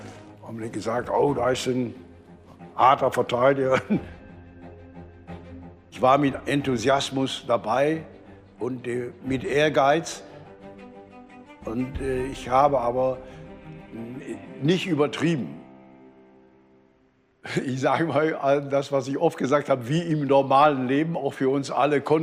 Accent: Germany; Die Deutschen sind ja diszipliniert, wir sind ehrgeizig. Und ich bin ein typischer Deutscher.

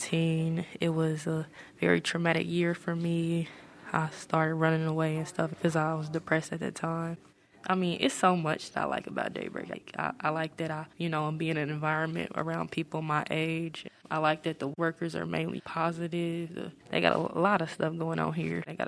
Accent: Toledo, Ohio, United States; born there; I was born in Toledo, Ohio.

